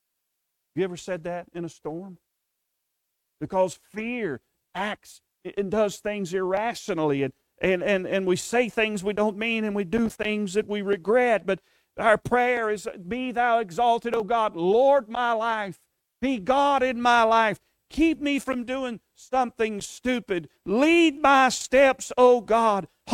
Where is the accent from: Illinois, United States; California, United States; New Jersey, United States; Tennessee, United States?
Tennessee, United States; I grew up in East Tennessee, and our little area, just coming out of Alabama there, was prone for tornadoes.